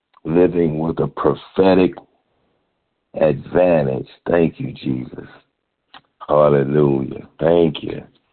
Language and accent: English; Richmond Heights, Ohio, United States; I'm coming from Richmond Heights, Ohio.